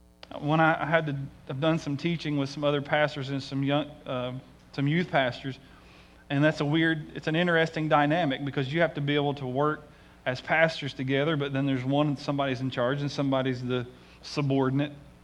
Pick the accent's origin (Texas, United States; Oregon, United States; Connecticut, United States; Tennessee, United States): Tennessee, United States; It was right near where I grew up in Tennessee.